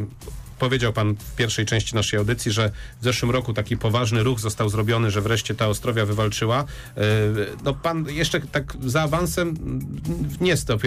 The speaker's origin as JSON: {"language": "Polish", "town": "Poznań", "region": "Greater Poland Voivodeship", "country": "Poland", "tie": "born or raised there", "said": "mojego rodzinnego miasta, jakim jest Poznań."}